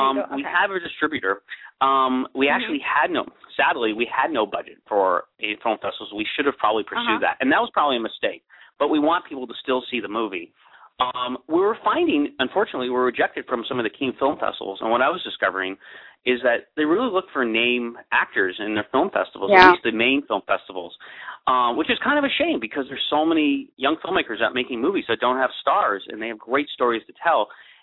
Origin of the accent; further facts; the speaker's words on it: New York City, New York, United States; I grew up in New York City, and, I used to go to the World Trade Center with my father.